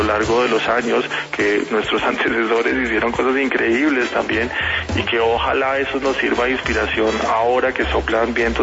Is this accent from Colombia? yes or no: yes; Colombia; a mí a veces me da la impresión de que como colombianos nos cuentan una historia relacionada con la violencia